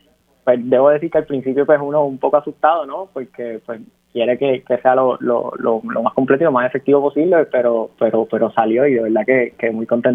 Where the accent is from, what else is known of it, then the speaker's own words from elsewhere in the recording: Puerto Rico; Nosotros como puertorriqueños bregando en nuestro carácter individual